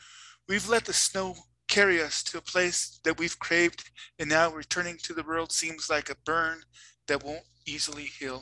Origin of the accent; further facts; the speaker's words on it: Las Vegas, New Mexico, United States; now in Denver, United States; I'm originally from Las Vegas, New Mexico. Currently, I'm living in Denver.